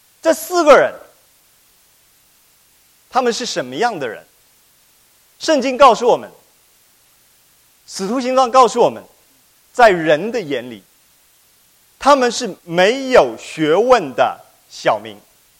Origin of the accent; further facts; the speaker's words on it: Fujian, China; 我很有兴趣的去查我的老家的教会的历史的时候，福建老家